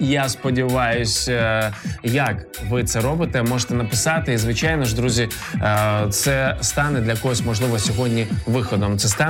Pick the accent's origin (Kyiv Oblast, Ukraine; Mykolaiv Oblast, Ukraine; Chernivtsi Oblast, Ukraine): Kyiv Oblast, Ukraine; accent: surzhyk; вона з Київської області, і я з Київської області. І нібито одна область, а насправді ми по різні сторони від Києва, і там ну інакші слова.